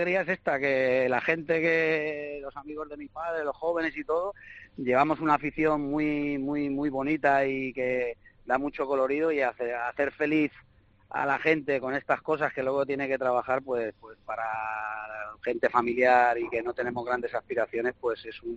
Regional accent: Porreres, Balearic Islands, Spain; Yo voy porque es mi pueblo. O sea, yo me considero de ahí, tengo una casa ahí.

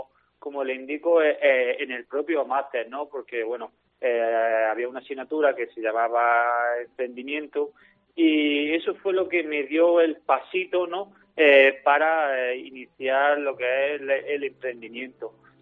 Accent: Jaén, Andalusia, Spain; Yo soy natural de Jaén Capital y la verdad que tuve la suerte y el privilegio de poder estudiar aquí en mi ciudad.

